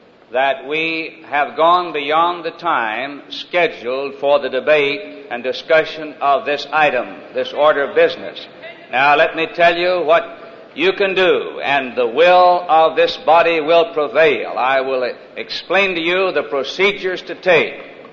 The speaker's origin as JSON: {"language": "English", "region": "the North", "country": "United States", "tie": "born or raised there", "said": "I was born and raised in the Great North Country, which makes me a Yankee"}